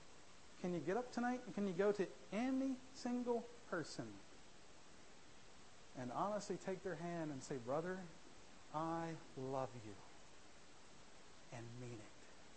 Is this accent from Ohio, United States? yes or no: yes; Ohio, United States; I grew up in Ohio.